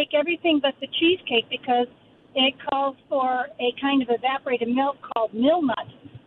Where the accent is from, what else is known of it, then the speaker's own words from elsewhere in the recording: Midwest, United States; moved away; I'm from the Midwest, and I moved here though in 1979